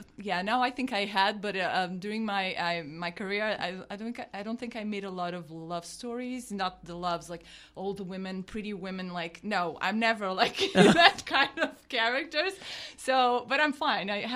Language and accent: English; Lisbon, Portugal; English is a second language; I grew up in Lisbon.